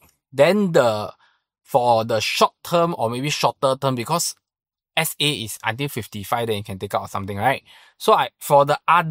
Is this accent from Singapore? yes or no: yes; Singapore; but as a Singaporean, I feel that the good thing is these Endowers